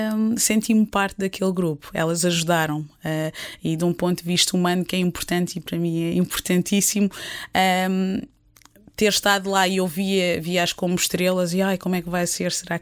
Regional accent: Portugal; moved away; a primeira vez que eu saí de Portugal foi para a Suécia. Foi um choque incrível, porque um país super diferente do meu, frio.

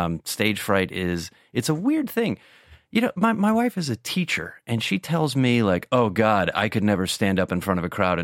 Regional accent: Washington, D.C. area, United States; in my hometown, the suburb of D.C.

